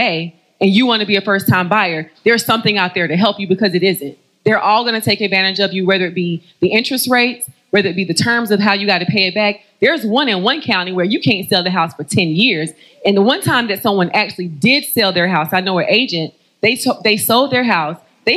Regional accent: North Carolina, United States; Know I'm from North Carolina.

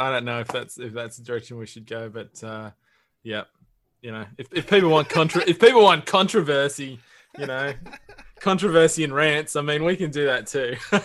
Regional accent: England, United Kingdom; I'm actually English. I'm English, mate.

